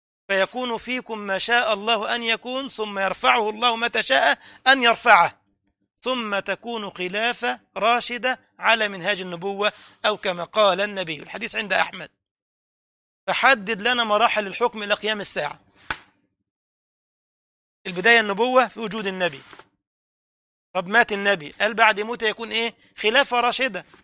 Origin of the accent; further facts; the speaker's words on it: Egypt; وكان عندنا في مصر إلى عهود قريبة سلالة العلويين